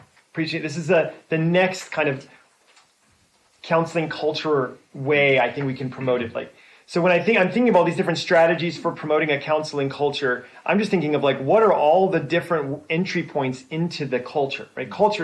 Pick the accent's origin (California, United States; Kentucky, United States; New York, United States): California, United States; Torrance; I'm from Torrance, California, and we also have a flag.